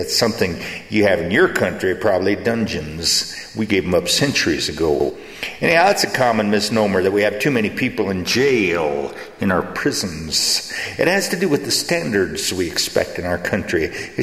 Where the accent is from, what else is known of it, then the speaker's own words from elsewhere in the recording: Texas, United States; because I was raised in Texas, a state not quite half as big as your country, but with a lot more cattle.